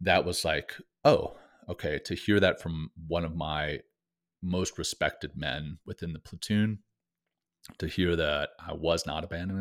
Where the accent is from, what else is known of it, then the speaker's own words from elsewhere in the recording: Louisiana, United States; I grew up in Louisiana, but would go up into the mountains to do these training camps in the summer.